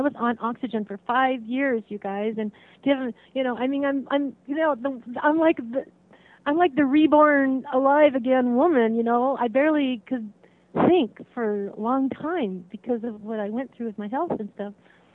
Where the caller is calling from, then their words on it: Santa Cruz, California, United States; in Santa Cruz.